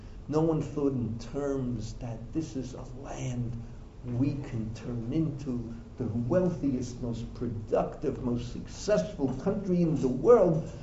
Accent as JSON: {"language": "English", "town": "New York City", "region": "New York", "country": "United States", "tie": "born or raised there", "said": "a fellow I grew up in the Bronx who's very prominent"}